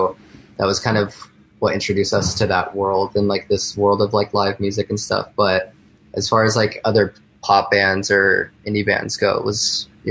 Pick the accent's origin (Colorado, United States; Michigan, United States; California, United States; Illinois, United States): Colorado, United States; Denver; now in New York, United States; Yeah, Brandon and I grew up together in Denver and moved to New York.